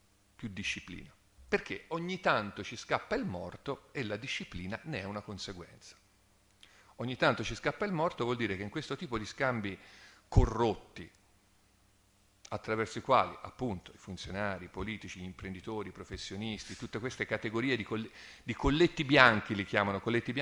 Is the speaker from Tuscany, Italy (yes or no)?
yes; Pisa, Tuscany, Italy; non so se si è capito dall'accento, io vengo dalla Toscana, da Pisa per la precisione, Università di Pisa, e non proprio a Pisa, insomma nei paraggi sono nato.